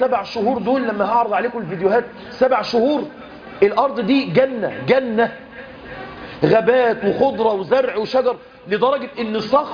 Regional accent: Egypt; بلادنا مصر

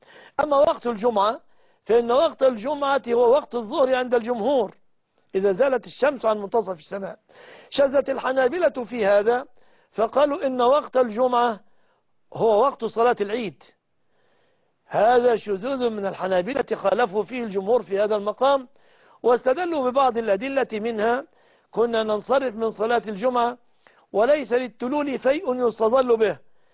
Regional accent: Egypt; بلادنا مصر

